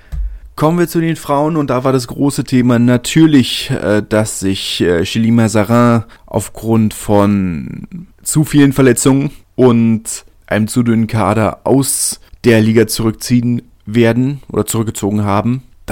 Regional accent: Berlin, Germany; ich komme ja aus Südberlin, ne?

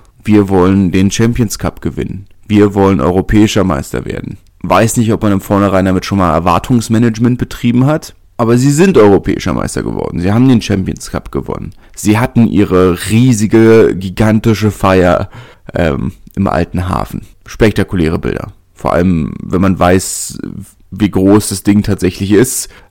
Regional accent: Berlin, Germany

